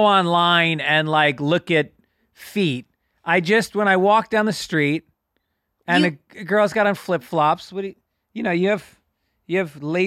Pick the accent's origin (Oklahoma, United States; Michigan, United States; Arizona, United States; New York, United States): New York, United States; I grew up in New York, and we used to hang out in this mall in White Plains sometimes.